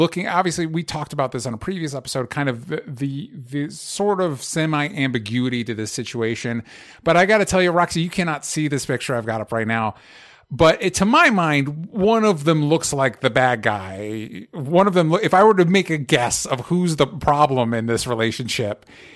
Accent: Florida, United States; I grew up in Florida. I know these people.

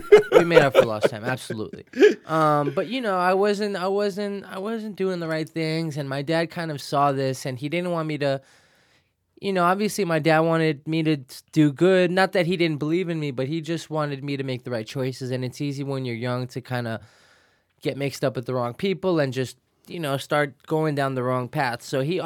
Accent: Williamsburg, New York, United States; But I mean, growing up for me, man, I grew up in Williamsburg.

